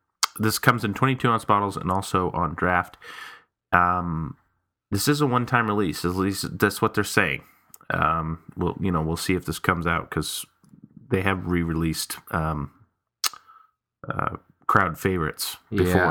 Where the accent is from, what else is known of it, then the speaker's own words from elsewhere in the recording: Boston, Massachusetts, United States; I'm your host this week.